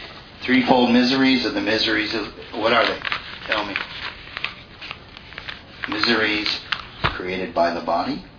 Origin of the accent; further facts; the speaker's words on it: Canada; because I grew up in Canada.